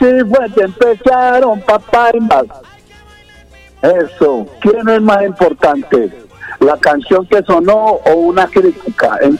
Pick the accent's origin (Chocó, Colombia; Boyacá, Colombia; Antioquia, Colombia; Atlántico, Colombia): Antioquia, Colombia; orgullosamente me siento colombiano, y también me siento muy paisa, que es una cultura judaica, también es una cultura que viene de los vascos